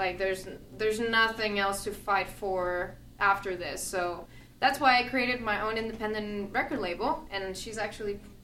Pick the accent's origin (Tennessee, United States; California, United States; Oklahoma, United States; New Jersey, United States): California, United States; Pasadena; Well, I'm from Pasadena too.